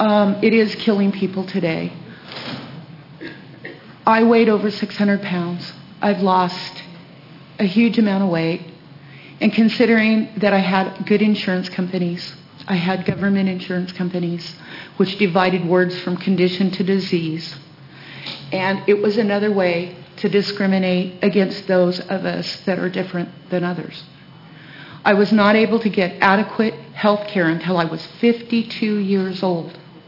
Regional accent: Grants Pass, Oregon, United States; I'm from Southern Oregon, and welcome. I went to Williams Elementary School, Lincoln Savage, and Grants Pass High School. I've been very local.

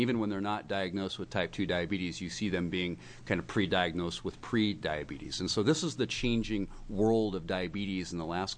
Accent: Westland, Oregon, United States; I'm from Westland, Oregon.

